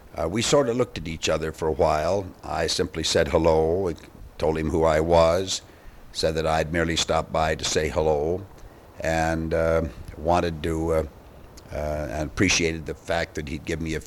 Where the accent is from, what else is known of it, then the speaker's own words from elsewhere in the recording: Dolan, South Dakota, United States; also born or lived in Wallace / Huron; I was born in Wallace, South Dakota, but I later on, as a little boy, went to Dolan, South Dakota with my mother and father, went through elementary and high school in Dolan